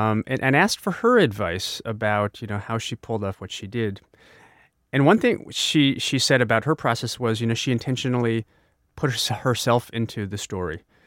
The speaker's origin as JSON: {"language": "English", "region": "Jiangsu", "country": "China", "said": "when I got to Shanghai and I told him I was from Subei"}